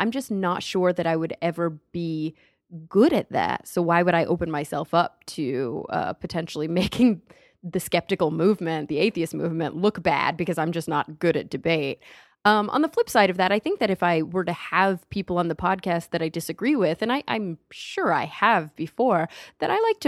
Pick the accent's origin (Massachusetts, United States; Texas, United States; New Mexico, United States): Texas, United States; that's probably partly because I grew up in Texas